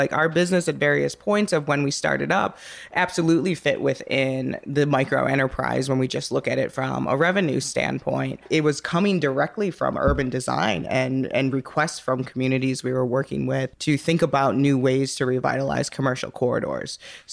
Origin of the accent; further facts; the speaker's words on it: Chicago, Illinois, United States; born there; I was born in Chicago. You know, you just kind of have like this attachment to a city over time.